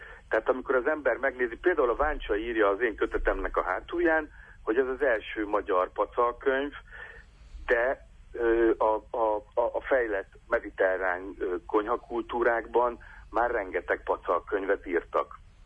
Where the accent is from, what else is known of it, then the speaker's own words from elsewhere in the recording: Szentes, Csongrád-Csanád, Hungary; Hát ahol én fölnőttem Szentesen, ez általában a sertésláb volt, tehát a köröm.